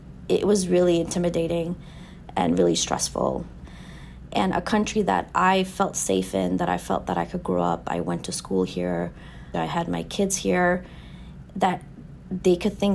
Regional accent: New York City, New York, United States; now in Sterling, United States; I live in Sterling, Virginia. I grew up in New York City.

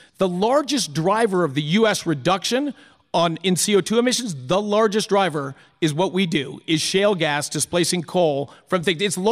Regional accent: Colorado, United States; I grew up in Colorado, and when I was your age, I went to campus middle school.

